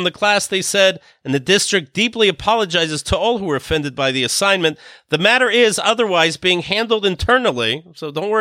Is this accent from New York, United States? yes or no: no; Pennsylvania, United States; I have some news from my my hometown. This is Somerset County, Pennsylvania. I was born in Somerset County.